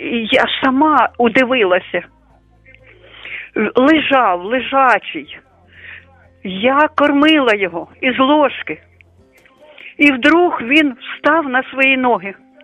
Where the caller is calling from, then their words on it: Dnipro, Dnipropetrovsk Oblast, Ukraine; Я із Дніпра.